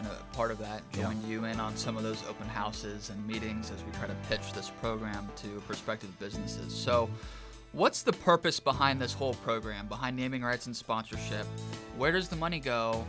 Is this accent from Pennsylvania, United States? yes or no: no; Texas, United States; I know I'm from Texas, and obviously sports are kind of taking on a whole different animal down there at times with multi-million-dollar stadiums